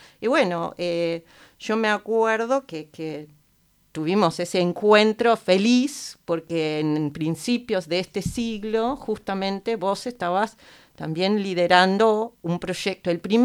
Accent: Ibiza, Balearic Islands, Spain; yo me crié en Ibiza, en España, en una comunidad angloparlante bastante hippie.

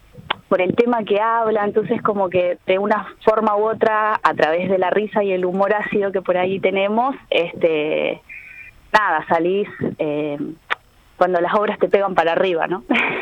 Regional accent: Chile; now in Carmelo, Uruguay; yo en realidad estoy integrada hace 4 años que estoy acá en Uruguay porque soy chilena.

